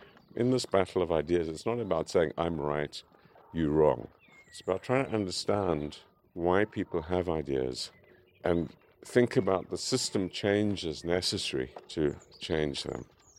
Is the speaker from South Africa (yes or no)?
yes; South Africa; moved away as an adult; also born or lived in Paris, France; I'm a South African, so I was involved in the anti-apartheid struggle. And I'd left to go into exile